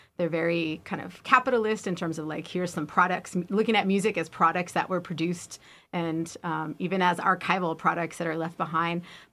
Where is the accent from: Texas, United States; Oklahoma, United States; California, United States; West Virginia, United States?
California, United States; Riverside; Marlene Rios Hernandez, who is at University of California, Riverside in musicology, my hometown.